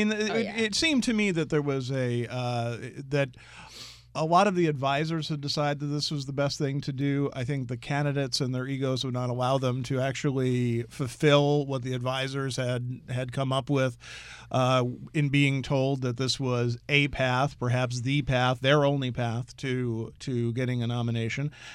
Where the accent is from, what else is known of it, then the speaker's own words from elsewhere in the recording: Pennsylvania, United States; I am from the Keystone State.